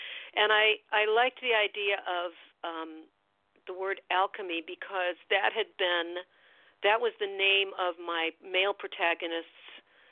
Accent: Chicago, Illinois, United States; born there; Yeah, I was born in Chicago.

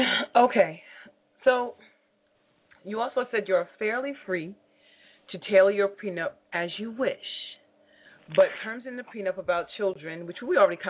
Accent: New York, United States; I'm from New York, so I want to hear this.

